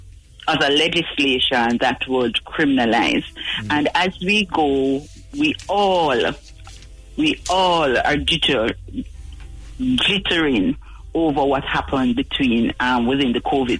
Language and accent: English; Jamaica; we are open as a Jamaican people